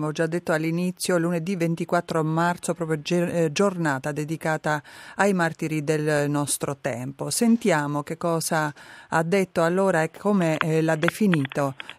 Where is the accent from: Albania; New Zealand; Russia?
Albania; Io stessa sono albanese, quindi ho incontrato gente che ha attraversato questo martirio.